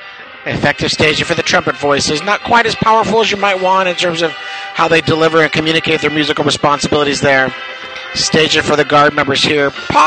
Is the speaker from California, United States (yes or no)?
yes; Los Angeles, California, United States; I'm from Los Angeles, California.